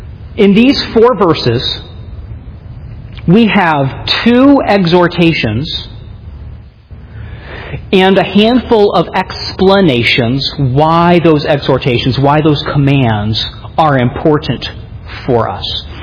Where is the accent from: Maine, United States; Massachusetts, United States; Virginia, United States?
Maine, United States; now in Phoenix, United States; Where I grew up in Maine, autumn was typically September, October. By middle of October, the leaves were off the trees and you were looking forward to winter.